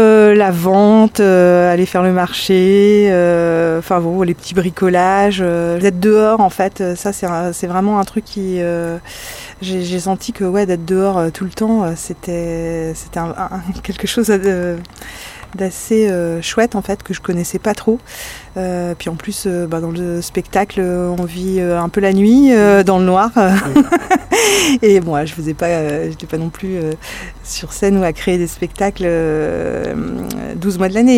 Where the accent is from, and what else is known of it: Callac, Brittany, France; born or raised there